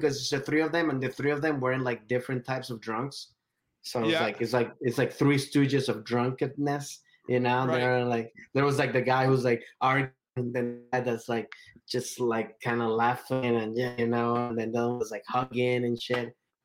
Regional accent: Bethesda, Maryland, United States; I grew up in Bethesda

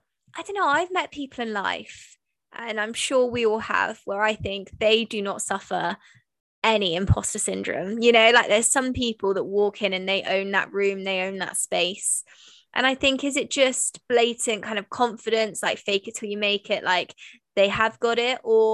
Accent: Bath, South West England, United Kingdom; when I first started out, when I was 18 from Bath, I couldn't afford to get the train.

